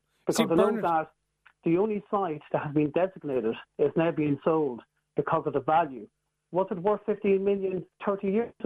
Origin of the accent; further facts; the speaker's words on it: Ireland; I am as much Irish than anybody else. I'm as much, you know, as a traveller, I'm very proud of that.